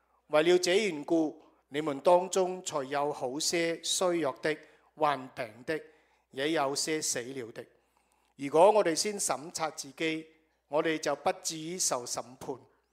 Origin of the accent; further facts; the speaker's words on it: China; 就是用我们中国人的思想，就是我们要知恩